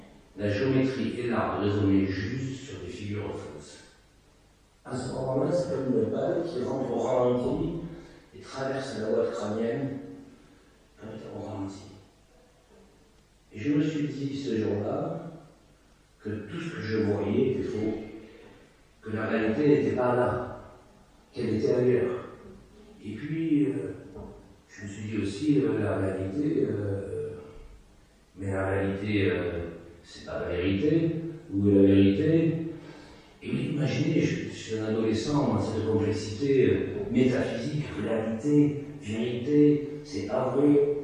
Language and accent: French; Port-Saint-Louis-du-Rhône, Provence-Alpes-Côte d'Azur, France; moi je suis originaire de Camargue, le cœur de la Camargue, pour Saint-Louis-du-Rhône.